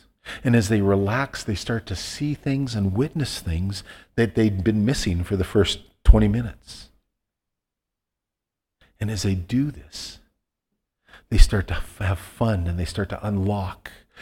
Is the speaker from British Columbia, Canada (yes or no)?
no; Alberta, Canada; we're from Western Alberta. We know the beauty of clean water, of flowing water.